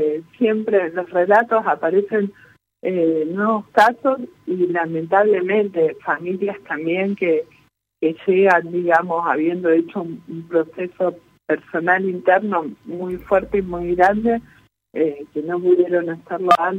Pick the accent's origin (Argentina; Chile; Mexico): Argentina; como argentinos y argentinas